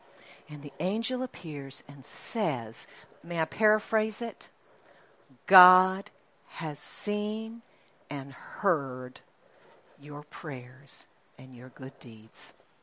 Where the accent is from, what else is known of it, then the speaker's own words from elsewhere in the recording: Singapore; So you know I grew up in Singapore. I was a missionary kid. And mom and dad had, they'd started a church there, Faith Assembly. And it was English speaking and Cantonese speaking together, okay?